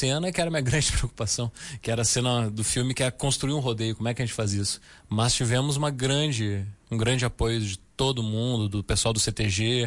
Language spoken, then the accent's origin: Portuguese; Rio Grande do Sul, Brazil; now in Rio de Janeiro, Brazil; eu moro no Rio há 22 anos, né? No Rio de Janeiro, mas sou gaúcho